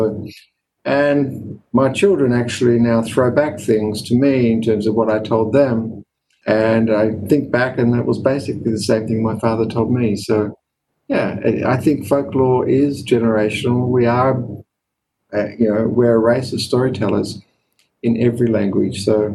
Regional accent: Australia; born there; I was born in Australia not long after my father arrived. My father arrived here in 1951.

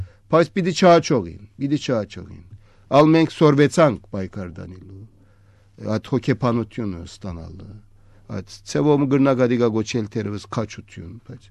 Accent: Turkey; ես Թուրքիացի եմ, Թուրքիո հայ եմ, բայց նույնադեն Հայաստանցի եմ, քանի որ իմ արմատներս ունի, իմ ցեղով հայրենիքս է

